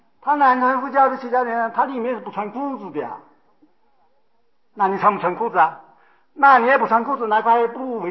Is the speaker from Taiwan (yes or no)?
no; China; 我们是中国人，我是中国出家人